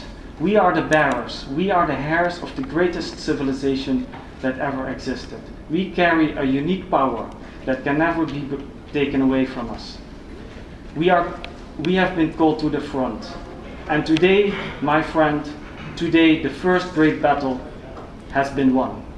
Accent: Netherlands; English is a second language; But obviously I'm from the Netherlands, which is this terrible little country that few people know of.

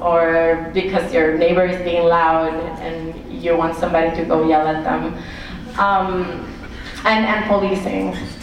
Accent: Puerto Rico; So I am from Puerto Rico, as probably many of you know

